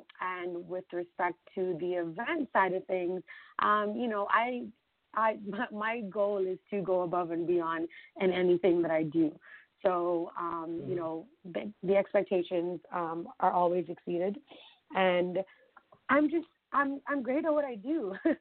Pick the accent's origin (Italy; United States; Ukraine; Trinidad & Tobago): Trinidad & Tobago; Growing up in Trinidad and going to Trinidad every single year for Carnival